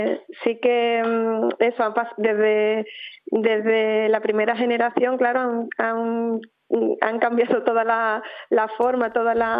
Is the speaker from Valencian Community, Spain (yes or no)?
no; Écija, Andalusia, Spain; somos de Écija aquí, y bueno, en Écija y Sevilla trabajamos también con el sector restauración